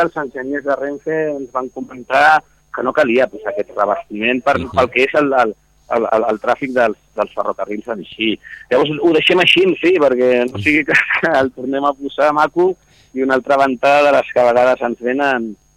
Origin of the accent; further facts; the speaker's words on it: Garraf, Catalonia, Spain; Però nosaltres som garrafenys. Sí, és que, joder, és que, no sé, és que som de Garraf